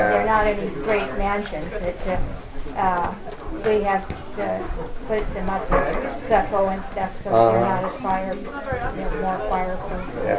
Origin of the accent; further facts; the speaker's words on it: Seattle, Washington, United States; now in Kirkland, United States; I'm born and raised in Seattle, but I wintered down in Mexico, a place called Keno Bay.